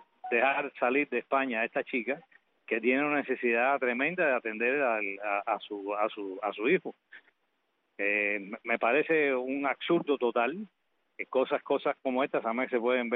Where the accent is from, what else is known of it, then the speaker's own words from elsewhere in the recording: Cuba; soy cubano, viví allá 33 años y ejercí el derecho allá